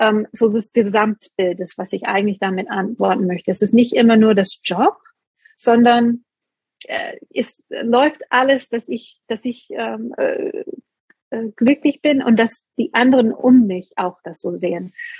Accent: East Coast, United States; Ich komme aus der East Coast Girl

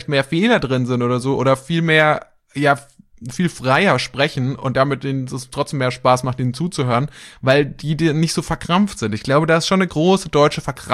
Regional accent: Germany; uns wird natürlich als Deutschen auch bewusst, wie brutal unsere Sprache und wie brutal unser Akzent klingt, wenn wir Englisch sprechen.

